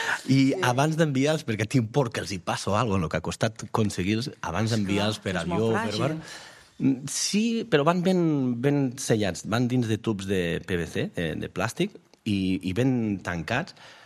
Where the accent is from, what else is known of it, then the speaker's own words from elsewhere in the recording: Batea, Catalonia, Spain; Jo de Batea, que som de secà, que no hi ha volcans